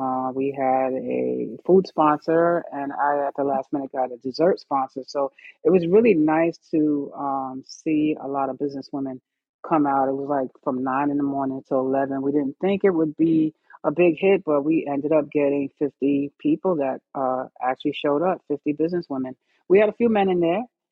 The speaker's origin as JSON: {"language": "English", "town": "Brooklyn", "region": "New York", "country": "United States", "said": "I'm from Brooklyn, baby. I'm from Brooklyn."}